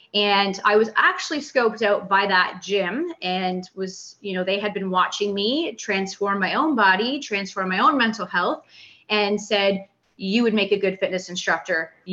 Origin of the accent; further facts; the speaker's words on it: Cambridge, Ontario, Canada; now in Woodstock, Canada; I'm born and raised in Cambridge, Ontario, and didn't move to my current location in Woodstock, Ontario until November of 2018.